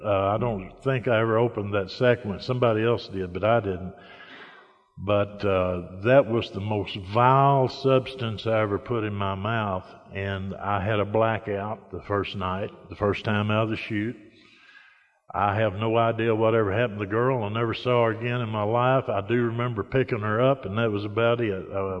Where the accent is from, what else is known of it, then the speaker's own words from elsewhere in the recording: Sebree, Kentucky, United States; I was actually from Sebree, which is a much smaller town than Madisonville.